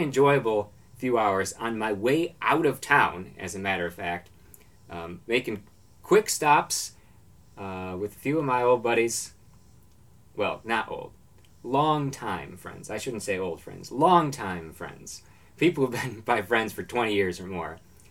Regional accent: Binghamton, New York, United States; I always tell people, like, oh yeah, I'm from Binghamton, New York. It's on Route 81.

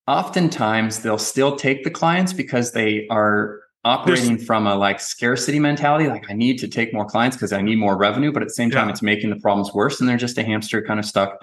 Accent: San Diego, California, United States; I grew up here in San Diego

